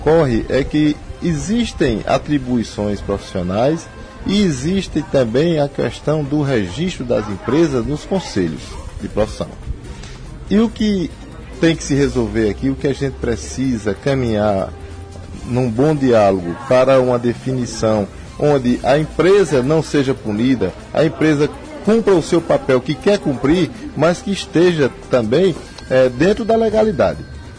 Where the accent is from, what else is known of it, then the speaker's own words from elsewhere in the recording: Araripina, Pernambuco, Brazil; não por ser daqui do Araripe somente, que sou daqui de Araripina, né?